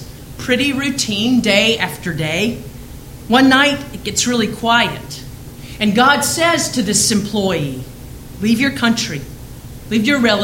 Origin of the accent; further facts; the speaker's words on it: Warrenton, Georgia, United States; Growing up in my hometown of Warrenton, Georgia, you've heard me tell stories about it before.